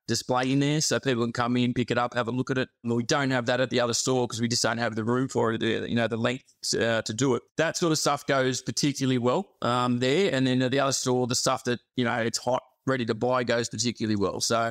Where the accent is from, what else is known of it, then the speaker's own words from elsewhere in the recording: Australia; So like I grew up in the Western suburbs, you know, obviously Aussie background. My dad's, you know, Australian butcher, we're, you know, fourth generation.